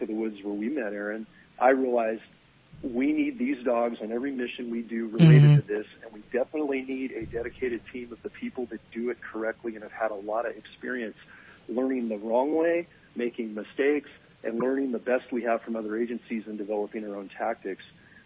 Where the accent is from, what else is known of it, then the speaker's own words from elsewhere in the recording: Morgan Hill, California, United States; a stone's throw above U.S. Reservoir in my hometown of Morgan Hill, California, South Santa Clara County, South Silicon Valley.